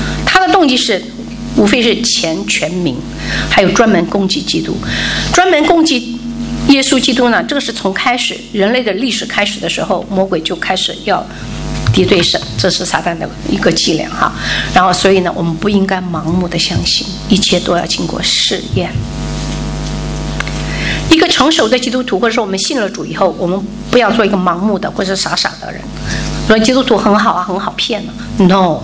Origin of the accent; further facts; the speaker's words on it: Taiwan; 我在台湾，我是从台湾来的哈，